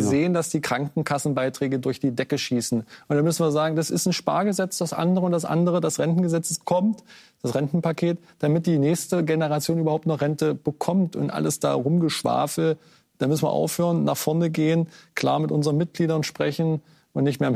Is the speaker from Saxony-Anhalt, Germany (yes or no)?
yes; Saxony-Anhalt, Germany; Sehen Sie mir nach, ich komme aus Sachsen-Anhalt.